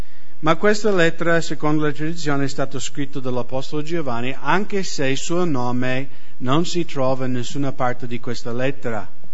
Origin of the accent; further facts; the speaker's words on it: United States; Italian is a second language; noi americani, almeno delle mie parti, come siamo mezzi cowboy e mezzi boscaioli